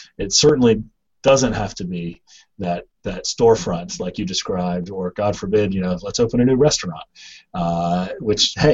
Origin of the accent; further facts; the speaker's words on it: Boone, North Carolina, United States; I was born in Boone, North Carolina, which is in the mountains, and I attended school there.